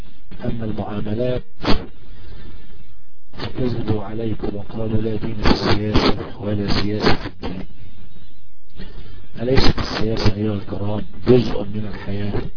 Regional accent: Egypt; اللي احنا بنسميه والعياذ بالله عندنا في مصر

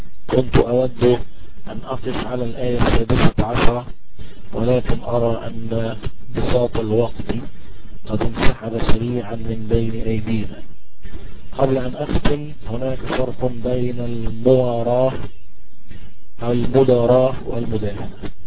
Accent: Egypt; اللي احنا بنسميه والعياذ بالله عندنا في مصر

